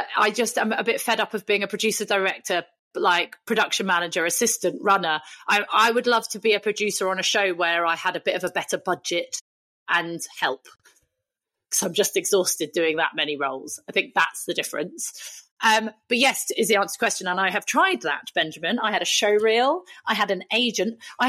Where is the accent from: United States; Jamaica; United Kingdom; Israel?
United Kingdom; England; accent: Southern English; I am as the opposite of diverse, and I don't even have an accent. Like, if I was from Wales, I'm just Southern.